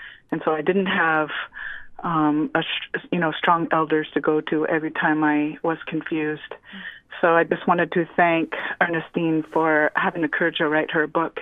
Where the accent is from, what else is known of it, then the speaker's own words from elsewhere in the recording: United States; now in Alaska, United States; I'm a native from the Lower 48, been in Alaska about 14 years